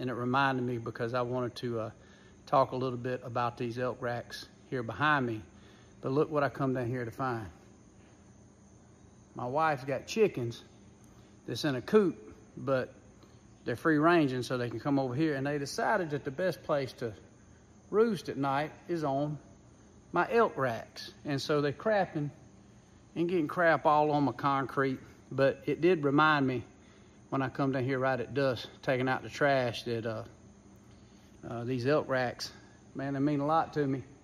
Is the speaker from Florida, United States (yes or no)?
no; Georgia, United States; by the time you think about me growing up in Georgia